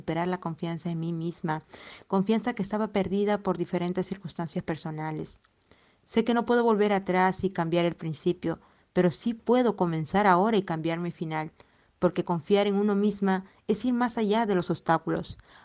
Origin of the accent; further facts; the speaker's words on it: Peru; now in Madrid, Spain; soy peruana. Aquí en Madrid me he estado dedicando al servicio doméstico